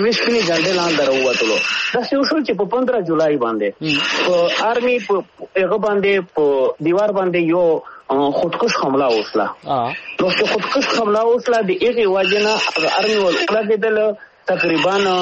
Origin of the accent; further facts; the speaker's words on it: Pakistan; مونږ د پاکستان یو پاکستان دې زمونږ دې پاکستان مونږ پښتنو جوړ کړی دی